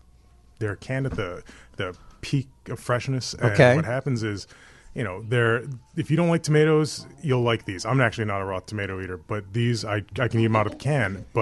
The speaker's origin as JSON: {"language": "English", "town": "Skokie", "region": "Illinois", "country": "United States", "said": "Oh, I thought you said something else because I'm from Skokie."}